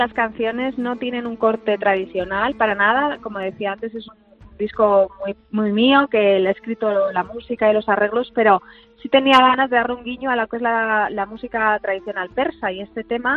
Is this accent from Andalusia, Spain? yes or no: no; Madrid, Community of Madrid, Spain; now in Toledo, Spain; Yo soy de Madrid, pero me siento toledana desde hace muchos, muchos años, porque siempre lo digo, Toledo me acogió cuando vine aquí por primera vez